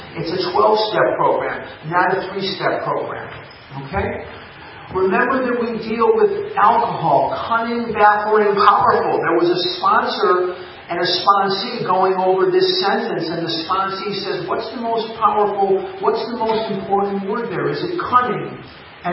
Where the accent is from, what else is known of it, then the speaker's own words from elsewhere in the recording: Arizona, United States; We're from Arizona.